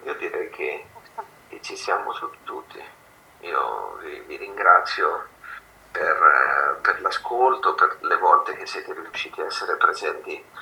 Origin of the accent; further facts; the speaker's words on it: Corinaldo, Marche, Italy; io vengo dal paese di Maria Goretti, no? Che è Corinaldo.